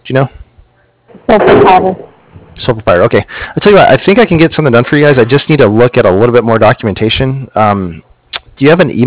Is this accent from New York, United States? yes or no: no; Texas, United States; moved away; I'm actually in Southern California, but I grew up in Texas, and there's a loophole in Texas.